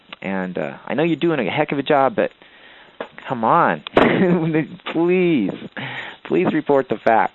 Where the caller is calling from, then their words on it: Covelo, California, United States; Hey, I'm calling from Covelo, California.